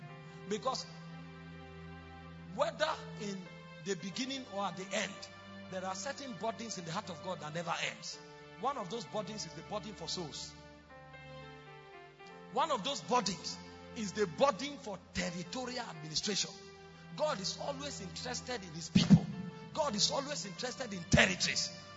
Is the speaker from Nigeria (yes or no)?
yes; Nigeria; I come from Nigeria where we have vigils most of the time.